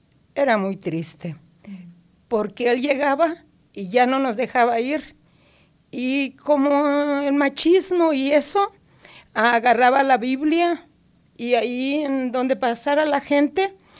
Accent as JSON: {"language": "Spanish", "region": "Mexico City", "country": "Mexico", "tie": "born or raised there", "also_born_or_lived": "Guerrero", "said": "Yo soy del estado de Guerrero. Ajá. Ahí nací y criada en la Ciudad de México."}